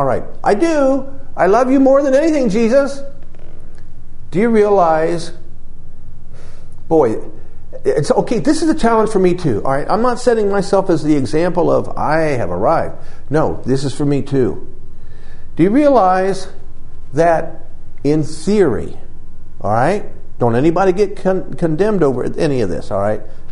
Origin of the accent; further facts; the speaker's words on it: Ohio, United States; And I'm from Ohio.